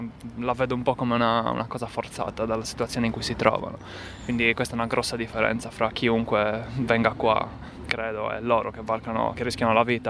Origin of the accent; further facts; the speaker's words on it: Sardinia, Italy; quello che ci affligge di più come italiani, come sardi